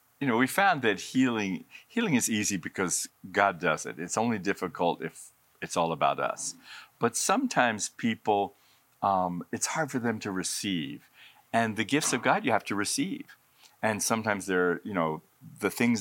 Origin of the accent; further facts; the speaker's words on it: Colorado, United States; now in Redding, United States; All right. I'm from Colorado. I was in the mountains of Colorado.